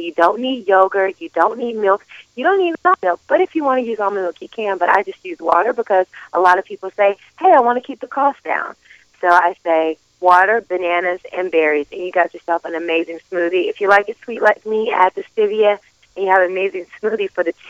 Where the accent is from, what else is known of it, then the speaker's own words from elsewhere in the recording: Tennessee, United States; I'm from Tennessee. I'm a Southern girl.